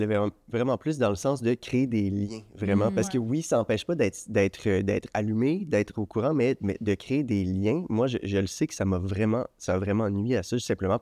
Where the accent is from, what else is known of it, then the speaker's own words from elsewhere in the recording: Montreal, Quebec, Canada; on est à Montréal, donc j'ai grandi dans Villeray, puis c'était très... Mais plusieurs cultures se côtoyaient